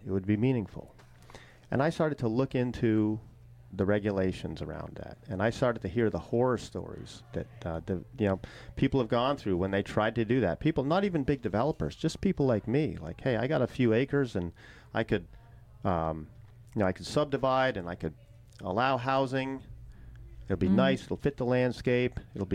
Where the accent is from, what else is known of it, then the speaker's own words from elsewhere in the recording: Burlington, Vermont, United States; I mean, growing up here, I grew up in Burlington. But I was very lucky to have we had a little camp up in Honey Hollow, Duxbury, Jonesville area.